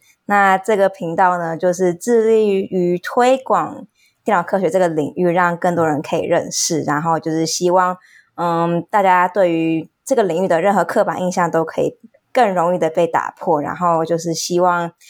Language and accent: Chinese; Taiwan; 我是在台湾出生长大的，